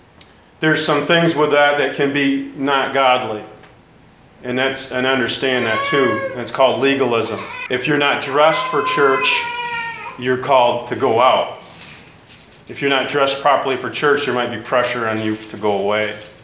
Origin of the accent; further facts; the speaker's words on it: United States; And there I'm American, I'm dressed like I am right now.